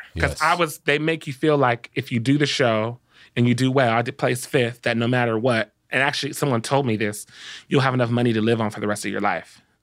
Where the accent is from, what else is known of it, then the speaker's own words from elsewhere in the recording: Compton, California, United States; And I grew up in Compton. It's a little hood, you know what I'm saying?